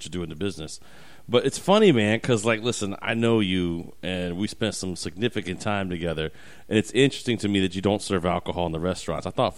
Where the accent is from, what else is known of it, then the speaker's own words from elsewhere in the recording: Connecticut, United States; even in my hometown where I live, we now have two breweries open. Like, my entire state, there's 94 breweries now, Jeff, in the small state of Connecticut.